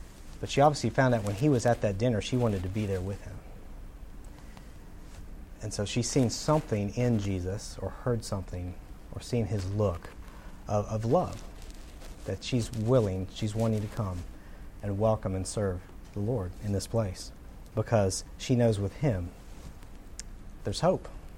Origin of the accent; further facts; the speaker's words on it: Tennessee, United States; I was raised in the South. And in Tennessee, we have what's called Southern hospitality.